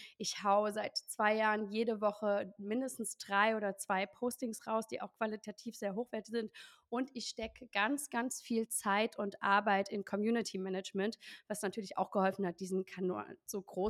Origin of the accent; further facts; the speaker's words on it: Trier, Rhineland-Palatinate, Germany; also born or lived in Berlin; aus Trier und habe die Liebe zur Stadt verloren. Und es war jetzt einfach so, dass ich zurückgekommen bin aus Berlin